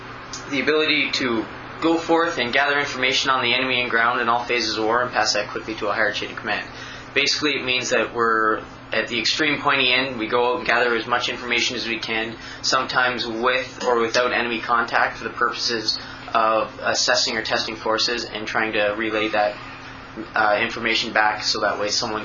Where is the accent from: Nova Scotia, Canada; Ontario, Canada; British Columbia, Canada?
British Columbia, Canada; Surrey; Well, I was raised in Surrey, and I currently live in the Lower Mainland area in Burnaby.